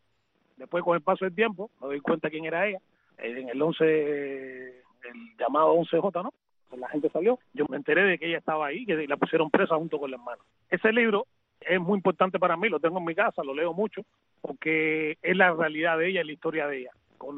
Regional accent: Cuba; moved away; de mi pueblo, gente de la Cuba

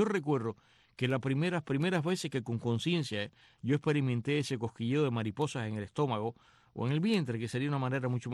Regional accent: Cuba; born there; el año en que yo nací, todavía en Cuba

